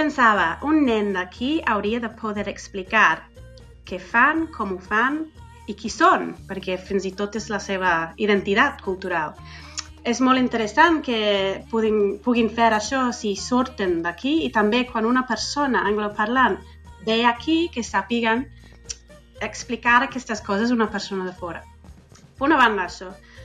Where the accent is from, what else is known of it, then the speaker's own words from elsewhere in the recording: England, United Kingdom; Catalan is a second language; now in Spain; Jo sóc anglesa i allà no tenim cap d'aquestes tradicions.